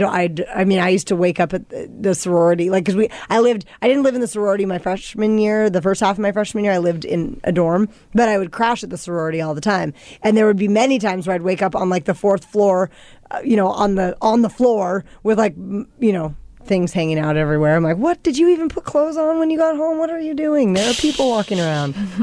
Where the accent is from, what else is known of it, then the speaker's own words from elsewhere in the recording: Stanwood, Washington, United States; I was from Stanwood and a pretty good kid.